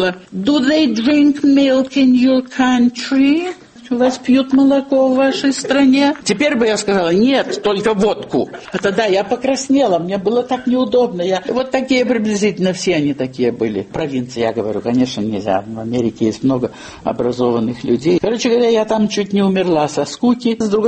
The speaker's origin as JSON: {"language": "Russian", "town": "Babruysk", "region": "Mogilev Region", "country": "Belarus", "tie": "born there", "said": "А я родилась в Бобруйске"}